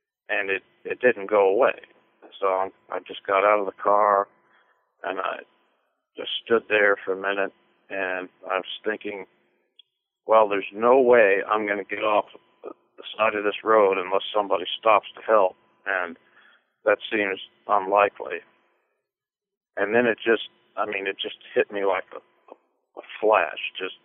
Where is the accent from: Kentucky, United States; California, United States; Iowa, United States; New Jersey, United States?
Kentucky, United States; Louisville; I was born here in Louisville, Kentucky, and raised here.